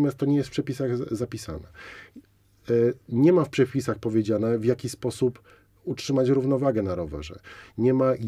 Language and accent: Polish; Łódź, Łódź Voivodeship, Poland; A robi to człowiek na przykład tak jak ja z Łodzi.